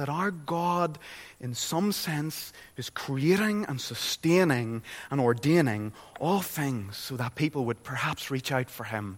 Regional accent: Northern Ireland, United Kingdom; I'm from Northern Ireland.

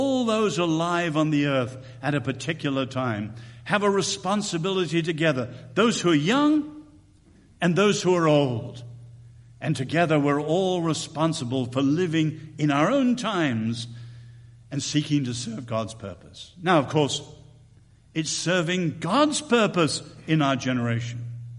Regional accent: China; also born or lived in India; I grew up under Buddhism in China.

